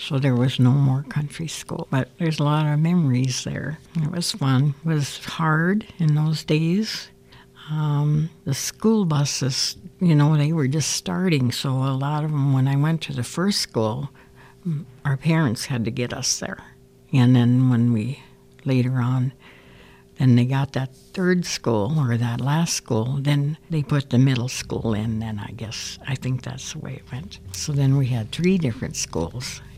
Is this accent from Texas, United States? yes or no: no; Minnesota, United States; I grew up over in the Strawberry Lake area, over Little Sugar Bush area.